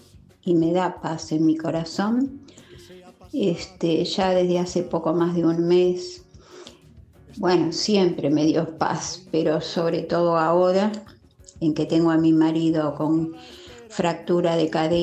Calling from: Mar del Plata, Buenos Aires Province, Argentina; de Mar del Plata.

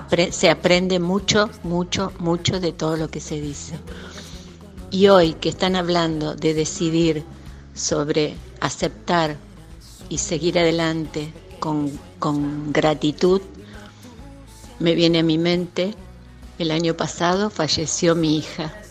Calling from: Santa Fe, Argentina; de Santa Fe

